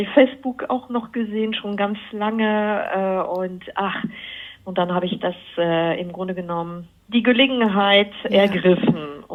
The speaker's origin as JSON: {"language": "German", "country": "France", "second_language": "German", "moved": "as an adult", "lives_now": "Germany", "said": "Also ich komme erstmal aus Frankreich und ich bin aber seit fast 30 Jahren mittlerweile in Deutschland."}